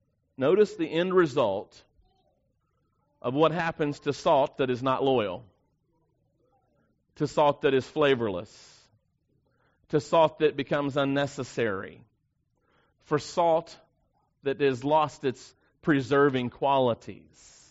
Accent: the South, United States; Now, I grew up in the South.

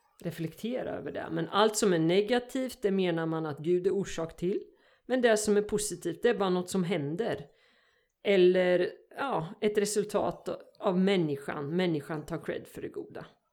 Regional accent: Örebro County, Sweden; now in Nora, Sweden; Jag är uppvuxen utanför Örebro

